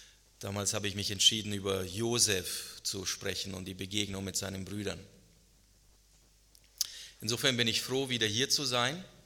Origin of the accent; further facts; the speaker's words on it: Munich, Bavaria, Germany; dass ich in München aufgewachsen bin, dass München meine Heimat ist, auch wenn ich jetzt in Hessen lebe und arbeite